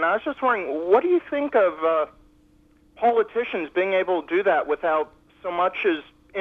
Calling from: Dallas, Texas, United States; I'm calling in from Dallas

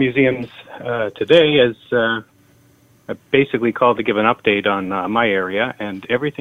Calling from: Toronto, Ontario, Canada; I'm calling from Etobicoke, which is Toronto, Canada.

